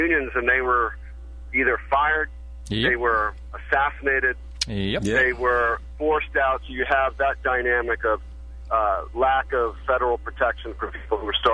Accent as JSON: {"language": "English", "region": "the South", "country": "United States", "said": "I'm originally from the South, and I'm a student of history."}